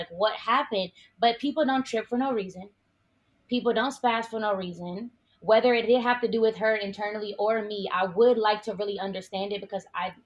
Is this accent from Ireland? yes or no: no; Oakland, California, United States; This is the girl for me growing up in Oakland.